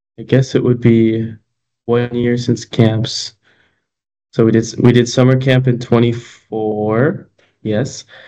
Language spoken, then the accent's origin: English; DeKalb, Illinois, United States; also born or lived in Chicago; Yeah, so I'm from DeKalb. I was born in Chicago, and then I spent pretty much like the majority of my life here.